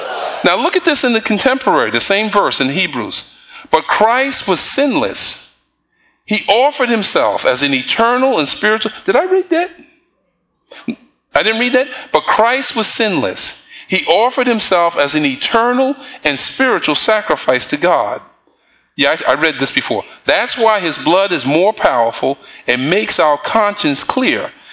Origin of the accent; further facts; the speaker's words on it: Bronx, New York, United States; Where I grew up in the Bronx, when I went up on the roof to go fly my pigeons, if I saw blood down in the stairway, you got away from there